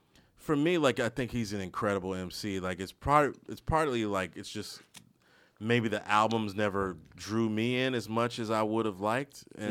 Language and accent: English; Maryland, United States; Sorry, I'm from Maryland, guys.